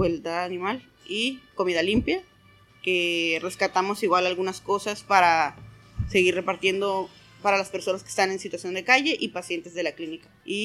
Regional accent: Ciudad Obregón, Sonora, Mexico; born there; tengo 35 años y nací en Sonora, en Ciudad Obregón.

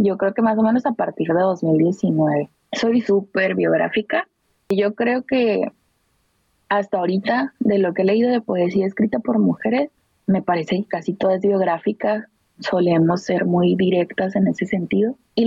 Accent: Tijuana, Baja California, Mexico; also born or lived in Cananea, Mexico; tengo 31 años, soy acuaria, mujer, ella. Vengo de Sonora, específicamente de Cananea, que es un pueblito minero muy pequeño, pero vivo en Tijuana desde los 6 años.

